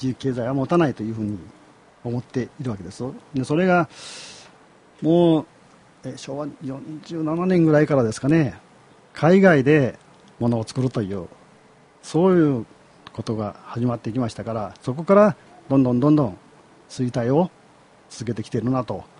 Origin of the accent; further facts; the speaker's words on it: Kyushu, Japan; moved away as an adult; now in Kyoto, Japan; 私はあの、もともと九州出身なんです。それで、どこかいいとこないかというのでたまたま来たのが京都でして、